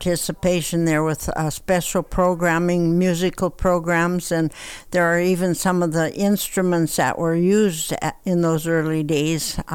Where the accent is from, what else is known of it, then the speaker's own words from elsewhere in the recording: Medora, North Dakota, United States; now in Minot, United States; Medora. But I came to Minot from Ray, North Dakota.